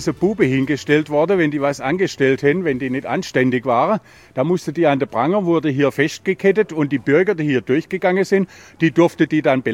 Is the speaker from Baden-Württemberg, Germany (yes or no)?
yes; Baden-Württemberg, Germany; Ich bin geborener Schwarzwälder, weil meine Mutter ist geborene Schwarzwälder. Dann bin ich im Schwarzwald aufgewachsen und bin jetzt exakt seit 50 Jahren in Schiltach